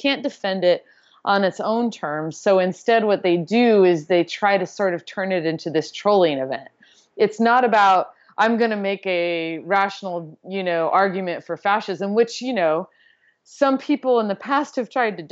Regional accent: Texas, United States; I am from West Texas, actually, originally.

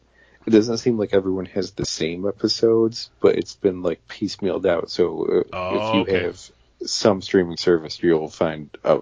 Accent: New York, United States; But for me, growing up in New York, WPIX, Channel 11, mm-hmm.

